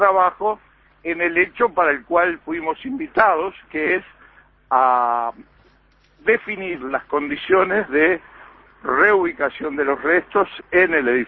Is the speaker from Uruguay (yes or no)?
yes; Uruguay; somos uruguayos